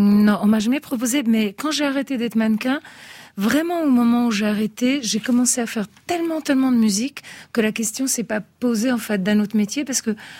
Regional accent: Italy; born there; Moi, je suis née en Italie, mais j'ai beaucoup été élevée par ma grand-mère, qui était française. Donc déjà, j'ai eu la langue française comme dans mon cœur et dans mon oreille, vraiment d'enfant tout petit.

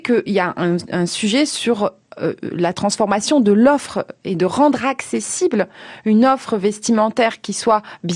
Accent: Hauts-de-France, France; je viens du Nord, il y a une expression dans le Nord qui dit

